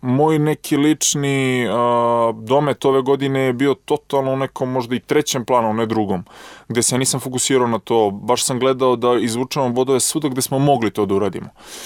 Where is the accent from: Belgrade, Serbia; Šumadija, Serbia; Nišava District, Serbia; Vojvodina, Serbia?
Nišava District, Serbia; Niš; moved away; Ja sam igrao ranije, ja sam iz Niša otišao jako mlad.